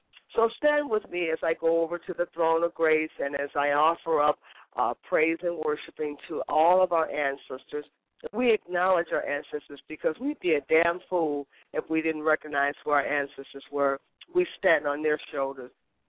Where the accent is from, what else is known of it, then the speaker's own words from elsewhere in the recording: Meadville, Pennsylvania, United States; And most of you know I grew up in Pennsylvania in a little town called Meadsville, Pennsylvania, so I'm quite familiar with that area.